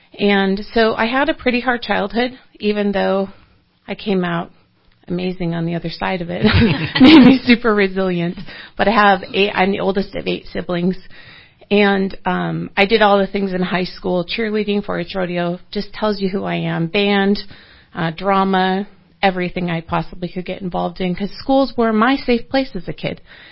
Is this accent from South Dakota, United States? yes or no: yes; South Dakota, United States; I was born and raised in South Dakota. My dad and my grandparents owned a livestock auction.